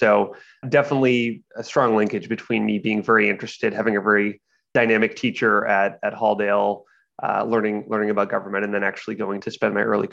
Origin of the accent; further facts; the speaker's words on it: Waterville, Maine, United States; also born or lived in Farmingdale; So born and raised in Waterville, Maine, though I moved to Farmingdale, Maine with my mom and my stepdad.